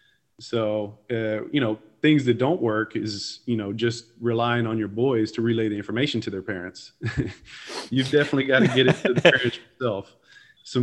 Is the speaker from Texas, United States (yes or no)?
yes; Texas, United States; My wife and I, we're both from Texas, and we're prior Air Force.